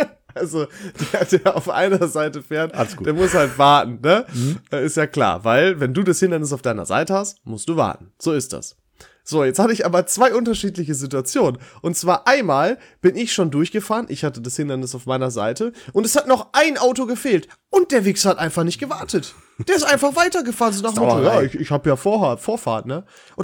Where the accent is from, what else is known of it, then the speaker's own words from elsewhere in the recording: Dorsten, North Rhine-Westphalia, Germany; In meiner Heimat in Dorsten, da gibt's eine Straße